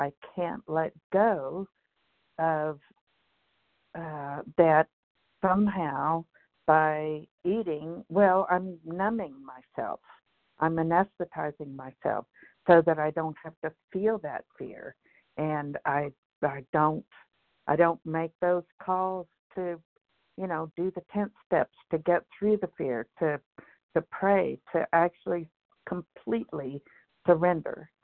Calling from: Virginia, United States; as in Horst in Virginia.

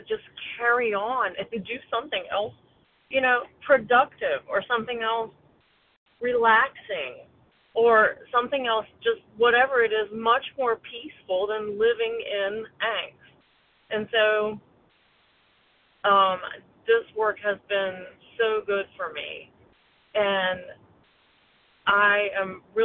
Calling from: Virginia, United States; from Virginia.

